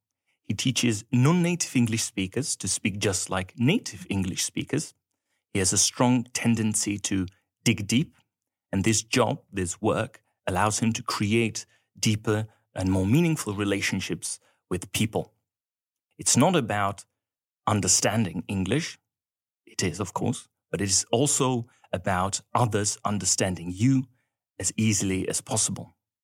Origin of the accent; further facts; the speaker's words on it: Prague, Czechia; já jsem z Prahy, rodiče nejsou rodilí mluvčí, nikde jsem jako nežil